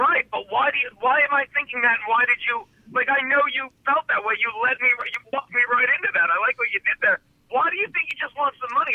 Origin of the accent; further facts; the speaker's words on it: Philadelphia, Pennsylvania, United States; I was a kid growing up in Philly that fell in love with Dan Fouts and Eric Coryell and all that.